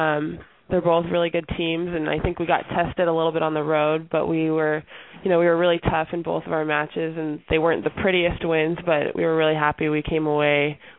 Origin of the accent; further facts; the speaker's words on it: Manhattan Beach, California, United States; And obviously, growing up in Manhattan Beach, I learned to play volleyball on the beach